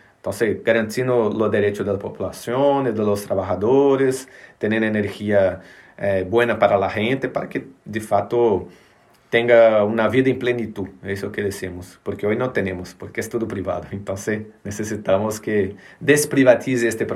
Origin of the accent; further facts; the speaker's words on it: Brazil; explotando mi riqueza en mi país, en mi territorio, y yo que soy de este territorio no puedo escoger la energía